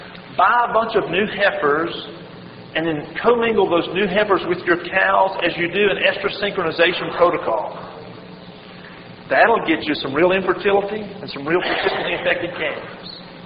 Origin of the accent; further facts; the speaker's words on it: Kentucky, United States; I come from Central Kentucky. My father runs a farm supply center there in Central Kentucky, has for the past 25 years.